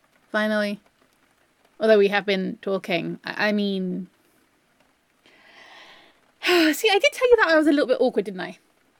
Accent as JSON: {"language": "English", "region": "England", "country": "United Kingdom", "said": "Yes, I'm very English."}